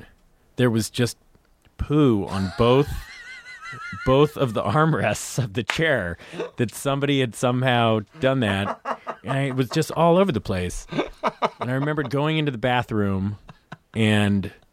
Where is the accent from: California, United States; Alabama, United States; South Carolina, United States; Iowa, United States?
California, United States; No, I was outside San Francisco.